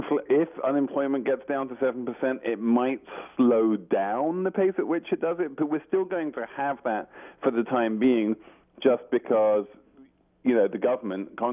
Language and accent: English; United Kingdom; my home country, if the United Kingdom